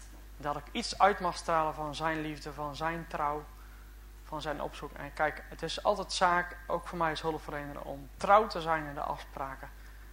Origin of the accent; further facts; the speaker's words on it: Ouddorp, South Holland, Netherlands; Van, ik kom van Ouddorp vandaan.